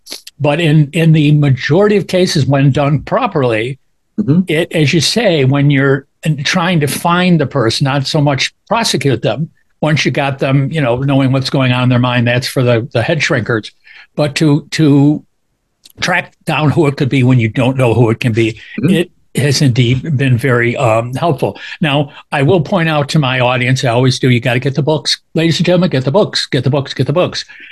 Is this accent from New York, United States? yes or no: yes; Rochester, New York, United States; because it happened in my hometown of Rochester, New York